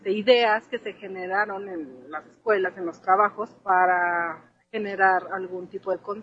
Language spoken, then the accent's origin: Spanish; León, Guanajuato, Mexico; Nosotras somos de León, y en León se ve un poquito más la diferencia de la presencia de mujeres en las calles